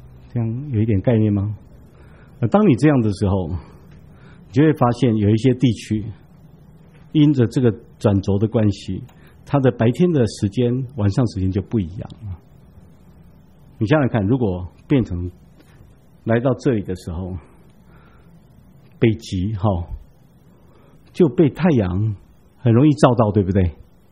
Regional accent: China; 那个平面我们中国人给它一个名字叫什么？

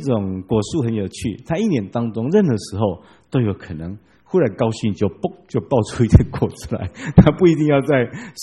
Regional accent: Changhua, Changhua County, Taiwan; 我小时候住在彰化的时代，我们的院子就有一棵石榴树

